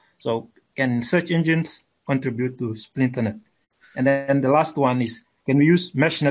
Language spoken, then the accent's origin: English; Namibia; I'm from Namibia.